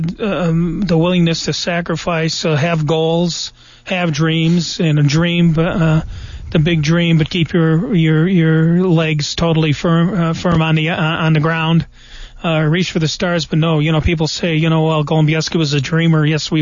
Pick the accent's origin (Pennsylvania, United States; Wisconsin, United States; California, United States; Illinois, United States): Illinois, United States; born and raised in Illinois, the land of Lincoln